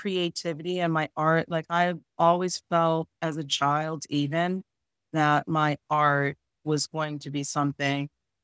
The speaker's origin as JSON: {"language": "English", "region": "Connecticut", "country": "United States", "said": "So, you know, we're from Connecticut. So Artist Collective was just this wonderful place to go when we could finally get back into dance."}